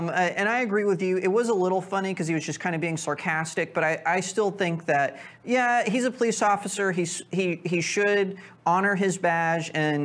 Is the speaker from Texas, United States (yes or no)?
yes; Texas, United States; I'm offended as a Texan, and you should apologize immediately.